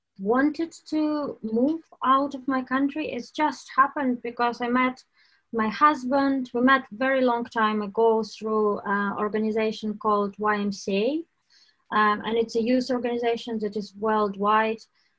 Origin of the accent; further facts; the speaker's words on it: Dolbuniv, Rivne Oblast, Ukraine; moved away as an adult; I lived in Ukraine until I was 24. I lived in a little town, railway town called Dolbuniv in Rivne region, and it's on a border with Belarus and Poland in northwest part of Ukraine.